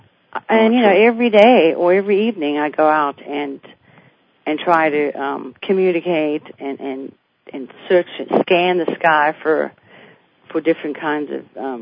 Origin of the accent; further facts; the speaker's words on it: South Africa; also born or lived in Houston; now in United States; I'm from South Africa originally, and I moved over to America 30 years ago and settled in Houston for 17 years.